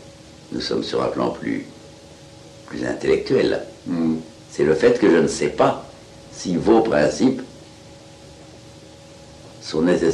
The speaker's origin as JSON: {"language": "French", "country": "France", "said": "je suis français, que je vis à Paris, qui aurait 30 ans ou 50 ans alors que j'en ai 70."}